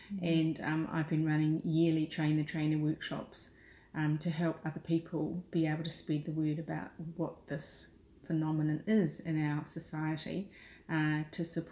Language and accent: English; Wellington, New Zealand; So I come from the Wairarapa, so my family actually originate from Scotland, from Ireland and from England, and we've been in the Wairarapa for a long time now in terms of our family.